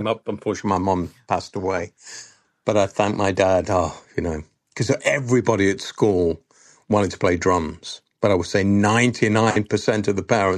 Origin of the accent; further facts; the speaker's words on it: Birmingham, West Midlands, United Kingdom; we grew up on Bond movies and, you know, there we were in a very dark and dank Birmingham growing up.